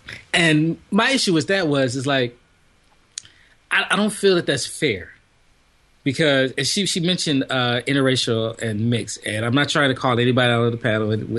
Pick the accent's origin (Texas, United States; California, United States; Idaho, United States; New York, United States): California, United States; Los Angeles; to see my struggle growing up in South Central LA.